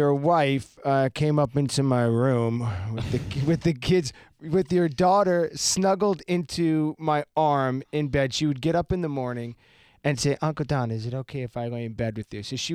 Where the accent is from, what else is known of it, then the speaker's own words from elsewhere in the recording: Long Island, New York, United States; I grew up on Long Island, and so we had a couple of hurricanes there.